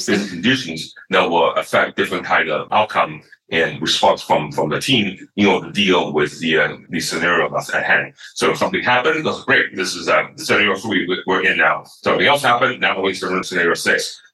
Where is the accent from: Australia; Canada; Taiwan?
Taiwan; now in California, United States; I remember that's when I moved to California from Taiwan in 1983